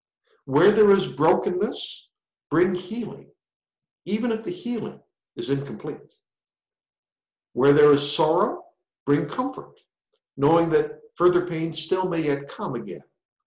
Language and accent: English; Ontario, Canada; born there; I grew up in the late 50s, early 60s. I'm a Canadian born in Northern Ontario on the top of Lake Huron.